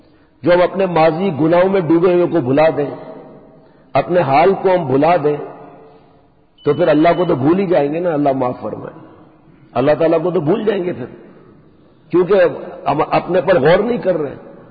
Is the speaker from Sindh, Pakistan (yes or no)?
yes; Sindh, Pakistan; also born or lived in Karachi; ہمارے ہم تھر کے رہنے والے، پیدائش میری کراچی کی لیکن گاؤں تو گاؤں ہوتا ہے نا